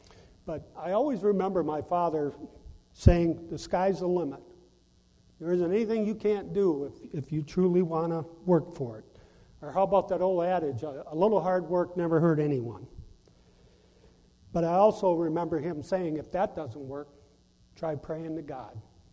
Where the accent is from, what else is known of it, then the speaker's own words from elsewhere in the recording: Detroit, Michigan, United States; born there; I was born in Detroit, Michigan, in 1954.